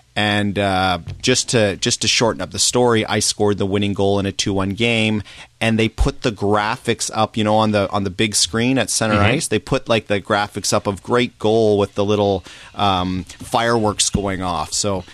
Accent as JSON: {"language": "English", "town": "Toronto", "region": "Ontario", "country": "Canada", "tie": "born or raised there", "said": "I grew up in Toronto, and that's gonna stir some stuff."}